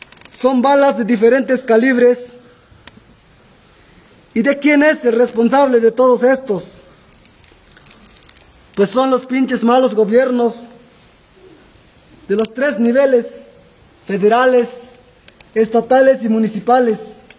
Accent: Santa Marta, Chiapas, Mexico; Somos originarios de Santa Marta.

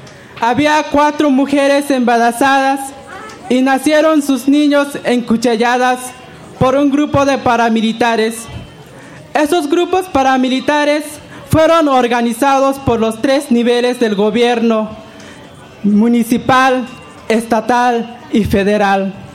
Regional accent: Chiapas, Mexico; yo soy de Chiapas y pertenezco a la organización Sociedad Civil Las Abejas de Acteal.

